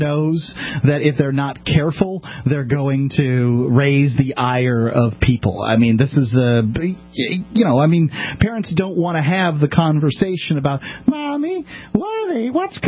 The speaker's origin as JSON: {"language": "English", "town": "Bradenton", "region": "Florida", "country": "United States", "tie": "born or raised there", "said": "I mean, I grew up in Bradenton, Florida, and there in that area, you know, strip clubs are relatively common occurrence."}